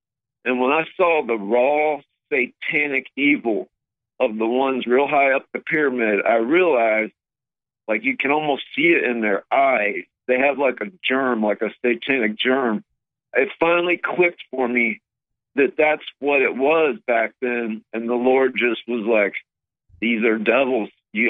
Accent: Ohio, United States; I was raised by leftists. I grew up on Antioch campus. It's like the Berkeley of the East.

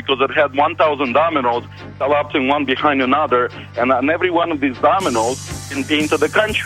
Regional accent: Russia; now in Canada; I'm originally from Russia. Yesterday, I went down to the military bases here in Canada

